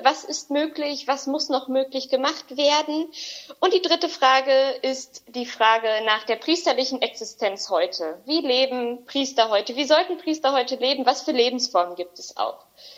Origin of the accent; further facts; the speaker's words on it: Paderborn, North Rhine-Westphalia, Germany; now in Dortmund, Germany; ich bin 20 Jahre alt, komme, wie Johannes eben schon sagte, gebürtig aus Paderborn, habe hier mein Abitur gemacht und bin dann nach Wangerooge gezogen für ein Jahr für einen Freiwilligendienst. Mittlerweile lebe ich in Dortmund